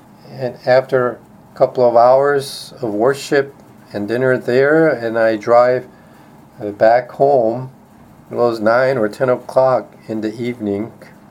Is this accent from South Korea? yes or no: yes; South Korea; English is a second language; now in United States; when I came to the States from Korea, I had to go through many difficulties of working and living among the people, struggling against the language barrier